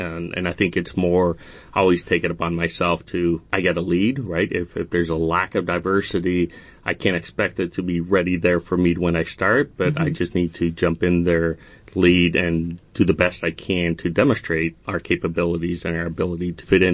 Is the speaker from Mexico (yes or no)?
yes; Mexico; So I'm half American, half Mexican, grew up in Mexico, grew up in a city, so really didn't have much exposure to livestock.